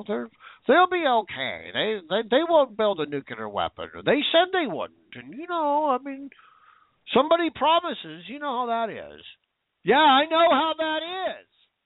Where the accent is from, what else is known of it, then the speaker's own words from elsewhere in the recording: Washington, United States; now in New York, United States; But after a while, the rain, which I grew up in Washington State. Let me tell you something about rain.